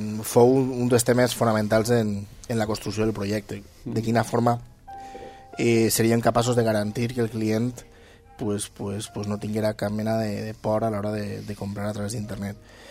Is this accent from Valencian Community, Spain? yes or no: yes; Valencian Community, Spain; tot allò innovador que fem com, com a valencians que hi ha moltes coses innovadores